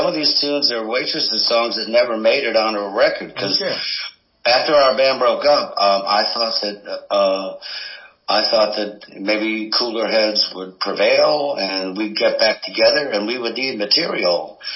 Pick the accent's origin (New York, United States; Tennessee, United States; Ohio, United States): Ohio, United States; Cleveland; now in Akron, United States; I grew up in Cleveland on the, in the Hungarian ghetto on Buckeye Road.